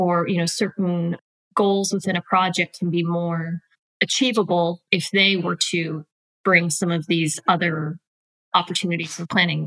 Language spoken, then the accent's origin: English; Wyoming, United States; moved away as an adult; also born or lived in Utah; I am originally from Wyoming. You know, I throw that out there because there aren't many of us. So it definitely kind of makes you the standout when you can say that. Born and raised there, went to the University of Wyoming. Moved to Utah. I was there for about 22 years.